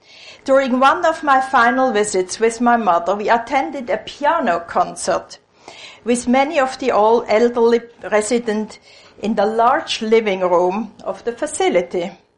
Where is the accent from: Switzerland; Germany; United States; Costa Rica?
Switzerland; accent: Freudian; English is a second language; also born or lived in Israel; Now, my funny accent, which my patients in A call a Freudian accent, comes from Switzerland, where I'm originally from, and I've lived several years in Israel, so it's a funny mixture